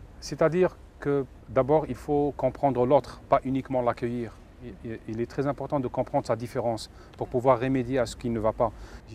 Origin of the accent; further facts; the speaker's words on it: Algeria; je suis algérien